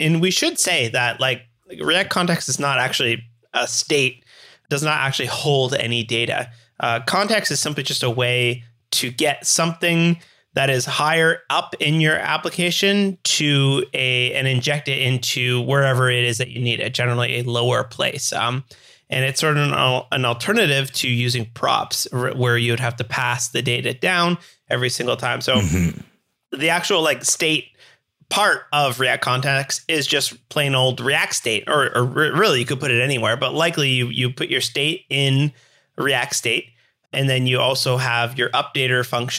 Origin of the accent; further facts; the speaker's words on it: Canada; I'm a developer from Canada.